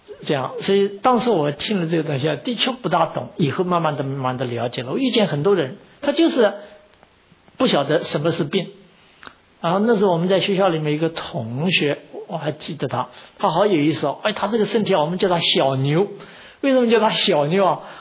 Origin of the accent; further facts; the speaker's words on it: Chongming, Shanghai, China; 我家乡有一个，我们称他为啊叫崇明圣人啊